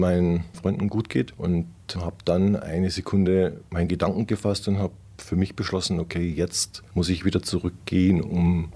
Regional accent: Germany; Ich bin als Deutscher natürlich verpflichtet zur Ersthilfe.

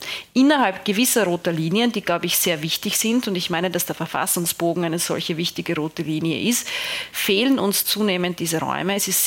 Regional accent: Austria; ich spreche als Österreicherin aus Erfahrung

